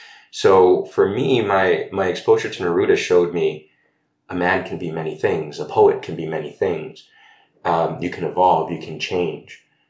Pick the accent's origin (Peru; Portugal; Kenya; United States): Peru; So I'm from South America. I'm Peruvian. We are neighbors with Chile